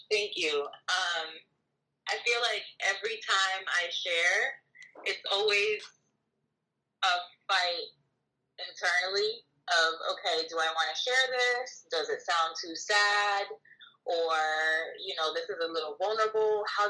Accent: Rhode Island, United States; also born or lived in New York; I was born in New York and we lived in Rhode Island, and like there was no United States at home. It was Dominican Republic. We spoke Spanish.

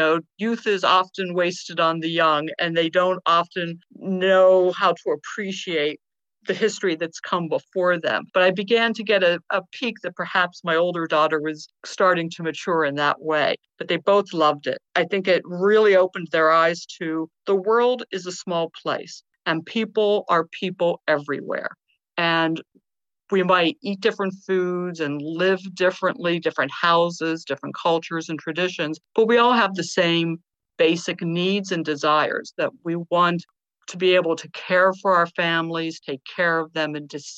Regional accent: Pittsburgh, Pennsylvania, United States; now in California, United States; I grew up in Pittsburgh, went to Penn State, and met and married my husband.

